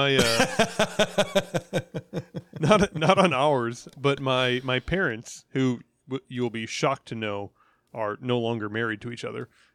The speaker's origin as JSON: {"language": "English", "region": "Midwest", "country": "United States", "said": "I'm from the Midwest. I say hello to everybody, right?"}